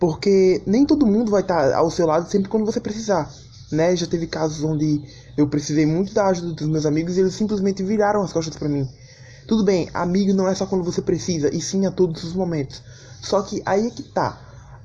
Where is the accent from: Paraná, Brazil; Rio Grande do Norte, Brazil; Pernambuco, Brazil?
Rio Grande do Norte, Brazil; Natal; Sou do Natal, Rio Grande do Norte. Acabei de fazer 18 anos.